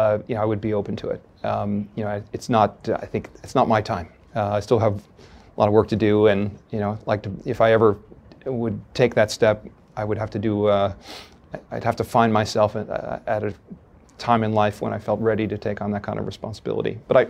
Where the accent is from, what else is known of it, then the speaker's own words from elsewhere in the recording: Chappaqua, New York, United States; I grew up in Chappaqua, New York.